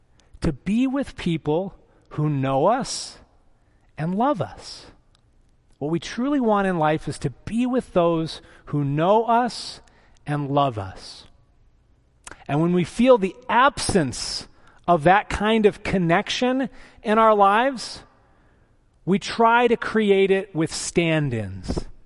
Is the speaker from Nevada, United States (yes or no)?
yes; Reno, Nevada, United States; And I grew up out in Reno, Nevada, and so we would go to visit my cousins in Southwest Michigan.